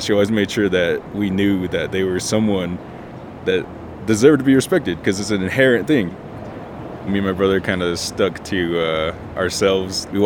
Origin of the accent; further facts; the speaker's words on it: United States; There's no doubt that I am American, and I'm proud of my people, I'm proud of the land